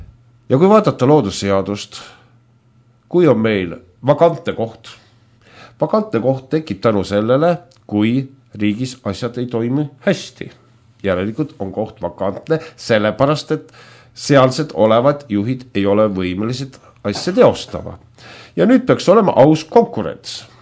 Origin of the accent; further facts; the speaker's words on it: Vormsi, Lääne County, Estonia; Kuna ma ise olen Vormsilt